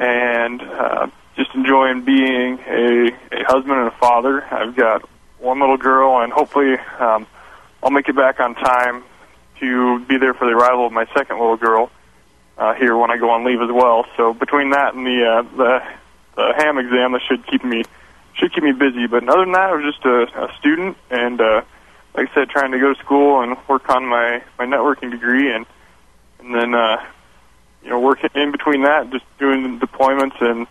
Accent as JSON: {"language": "English", "town": "Ankeny", "region": "Iowa", "country": "United States", "said": "I'm from Ankeny, Iowa. It's a suburb of Des Moines."}